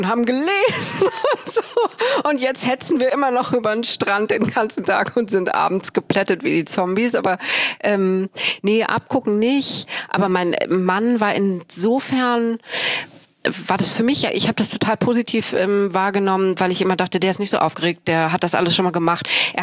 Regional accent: Düsseldorf, North Rhine-Westphalia, Germany; born there; ich bin in Düsseldorf geboren

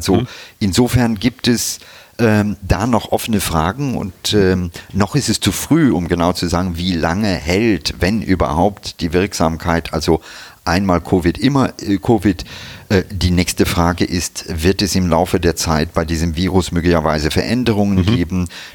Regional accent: India; weil, wie gesagt, mit meiner Kindheit in Indien etc., ne, wir sind sehr früh schon gereist

